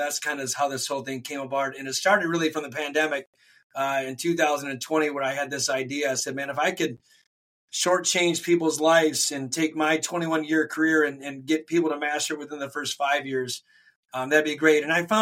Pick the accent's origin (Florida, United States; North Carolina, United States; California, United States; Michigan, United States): Michigan, United States; Flint; I was born and raised in Flint, and that's where I practice to this day.